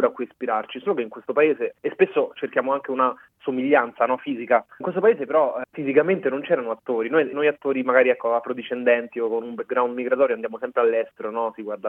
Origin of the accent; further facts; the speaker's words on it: Rome, Lazio, Italy; io sono nato e cresciuto a Roma da genitori immigrati africani. Mio padre dal Senegal, mia madre dall'Etiopia, sono venuti negli anni 90 qui in Italia, però appunto sono nato e cresciuto